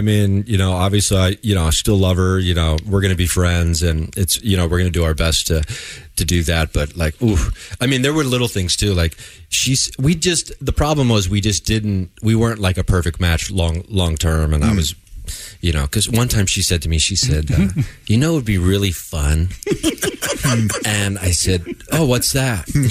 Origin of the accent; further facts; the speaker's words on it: Dayton, Ohio, United States; I was in my hometown of Dayton.